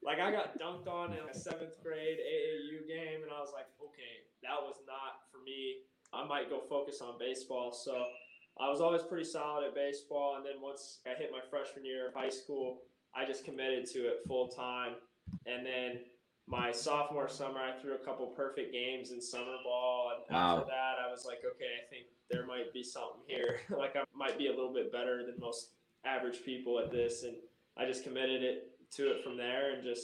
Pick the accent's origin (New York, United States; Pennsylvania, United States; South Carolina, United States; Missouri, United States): Missouri, United States; Kansas City; And then obviously growing up in Kansas City, being a Royals fan, going to Kauffman during the summers